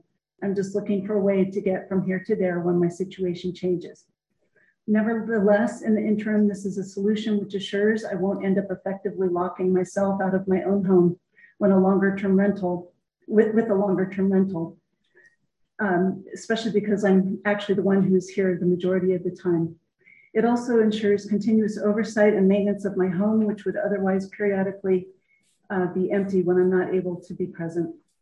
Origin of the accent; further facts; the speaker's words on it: Albuquerque, New Mexico, United States; I hail from Albuquerque, New Mexico, and have explored, lived in, and loved the desert and mountain Southwest all my life.